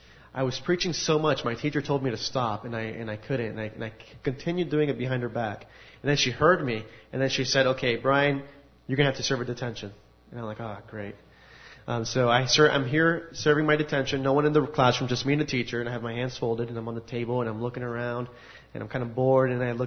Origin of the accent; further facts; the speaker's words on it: United States; I was born into a Hispanic family from Puerto Rico. I was raised here in the United States, however.